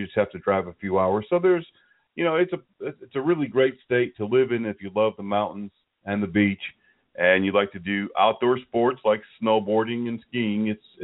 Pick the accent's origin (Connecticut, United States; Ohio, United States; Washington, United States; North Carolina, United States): Connecticut, United States; I remember the days when, growing up in Connecticut, I couldn't wait for that snow day